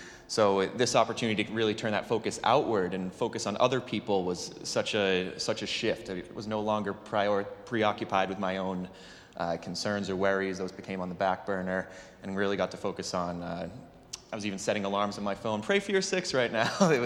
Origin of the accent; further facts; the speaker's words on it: Massachusetts, United States; Born and raised in Massachusetts, and my own kind of personal faith journey has led me not only here